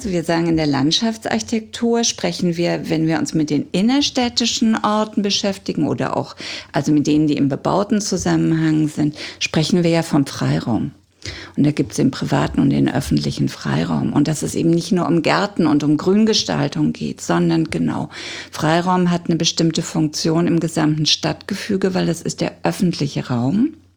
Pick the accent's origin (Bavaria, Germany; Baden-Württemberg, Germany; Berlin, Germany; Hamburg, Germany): Baden-Württemberg, Germany; Freiburg; ich komme aus einer Studentenstadt, aus Freiburg